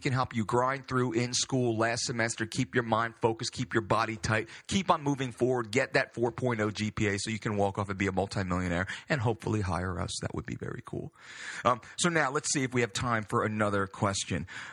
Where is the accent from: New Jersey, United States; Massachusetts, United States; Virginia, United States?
New Jersey, United States; Belmar; You know I'm from Belmar.